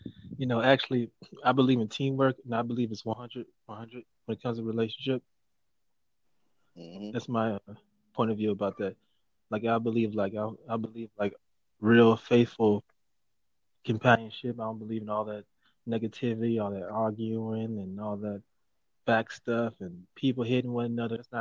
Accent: Las Vegas, Nevada, United States; Las Vegas.

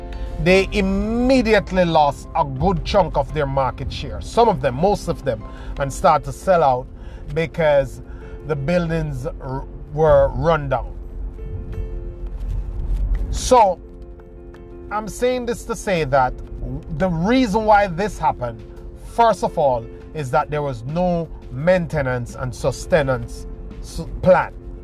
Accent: Jamaica; because we are from Jamaica.

